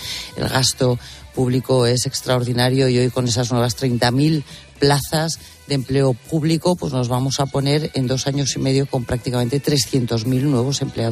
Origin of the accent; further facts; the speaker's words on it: Lerma, Castile and León, Spain; yo me imagino que en Sevilla es igual que en Madrid o que en Lerma, mi pueblo.